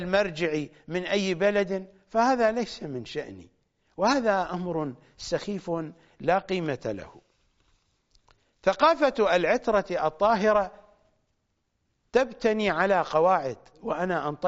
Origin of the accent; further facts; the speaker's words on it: Iraq; فأنا عراقي وأبي عراقي وأمي عراقية وأجدادي عراقيون من جهة أبي ومن جهة أمي.